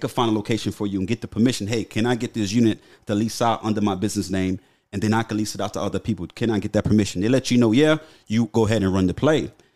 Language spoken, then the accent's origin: English; Miami, Florida, United States; I grew up in South Florida, Miami. You know, the inner city is Miami.